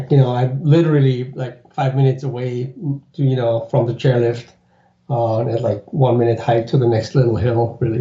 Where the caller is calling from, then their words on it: Oberammergau, Bavaria, Germany; I'm actually calling from Oberammergau, Germany, which is in the Bavarian Alps. So we're about an hour south of Munich, where the mountains start